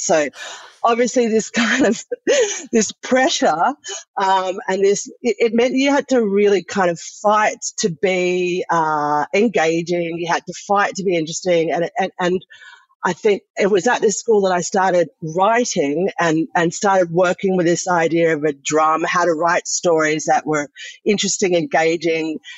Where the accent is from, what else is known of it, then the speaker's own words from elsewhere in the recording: Australia; moved away as an adult; now in France; I am a theatre maker living in France, and I'm an Australian theatre maker. And I have been living here for the last 17 years